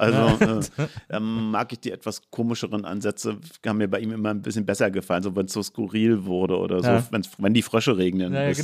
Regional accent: East Germany, Germany; weil man kriegte ja als Ossi nach dem Mauerfall diese 100 Mark, 100 Mark

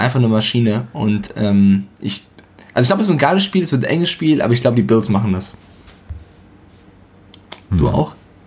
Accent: Switzerland; Ich bin Schweizer. Ich kann Schweizerdeutsch ohne Ende.

